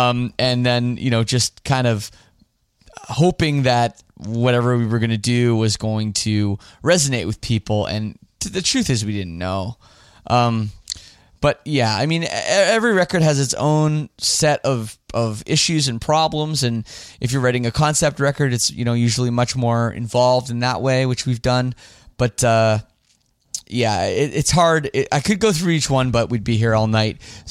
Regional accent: Toronto, Ontario, Canada; But I am from English part of Canada, Toronto area, and I don't speak French. We learn it in school, starting at about the fourth grade

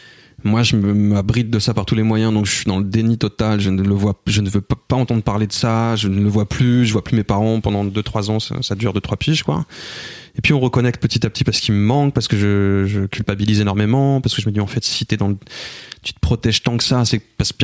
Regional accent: Cergy, Île-de-France, France; on a grandi à Cergy

